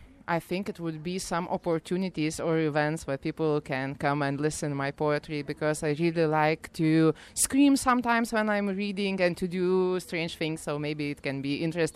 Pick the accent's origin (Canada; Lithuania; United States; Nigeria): Lithuania; English is a second language; I am from Lithuania.